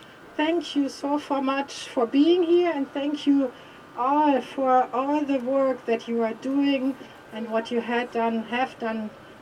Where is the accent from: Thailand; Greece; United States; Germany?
Germany; English is a second language; from Germany. I'm a Catholic worker too.